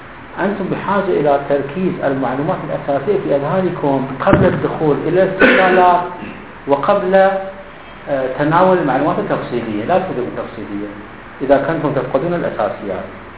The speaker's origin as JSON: {"language": "Arabic", "country": "Iraq", "tie": "born or raised there", "first_language": "ku", "second_language": "Arabic", "said": "أنا لست عربية، قلت لكم أنا كردي الأصلي والنسبي، عربي الثاني والأدبي، فالمدارس الابتدائية والمتوسطة والإعدادية درسنا باللغة العربية في العراق"}